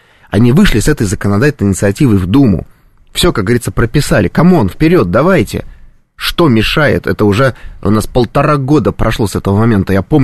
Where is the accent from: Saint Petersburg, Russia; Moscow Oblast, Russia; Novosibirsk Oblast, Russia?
Saint Petersburg, Russia; Например, в моем родном городе Санкт-Петербурге это принято распоряжением губернатора города на весь год.